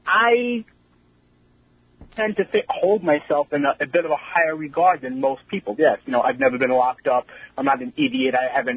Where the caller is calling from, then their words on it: Stony Brook, New York, United States; I'm from Stony Brook, actually.